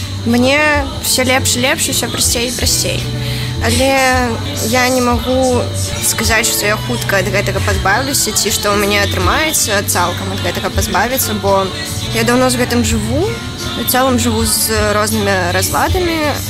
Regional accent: Balbasava, Vitebsk Region, Belarus; Я нарадзілася ў Балбасава, гэта пад Воршай. Ну, я заўжды там спявала

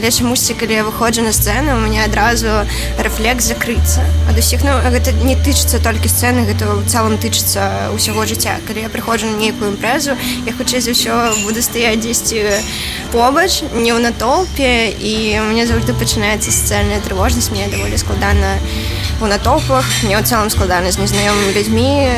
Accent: Balbasava, Vitebsk Region, Belarus; Я нарадзілася ў Балбасава, гэта пад Воршай. Ну, я заўжды там спявала

